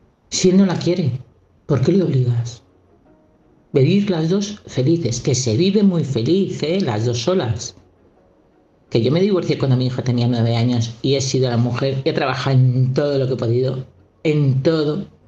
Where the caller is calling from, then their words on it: Madrid, Community of Madrid, Spain; de Madrid.